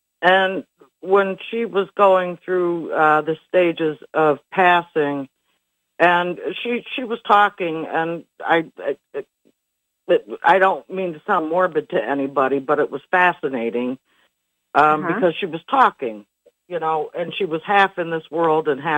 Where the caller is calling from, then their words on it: Pennsylvania, United States; I'm in Pennsylvania.